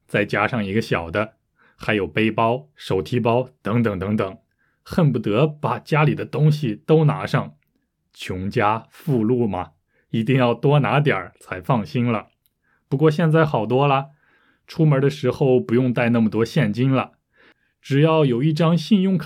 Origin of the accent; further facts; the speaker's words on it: China; 虽然我是中国人，但是我好像没有特别多这种想法